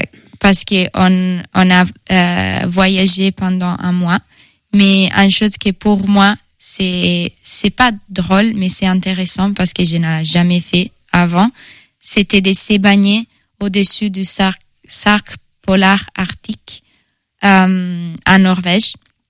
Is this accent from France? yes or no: no; Italy; French is a second language; j'avais des amis qui venaient de la Suède, des amis qui venaient du Pays-Bas et je venais de l'Italie.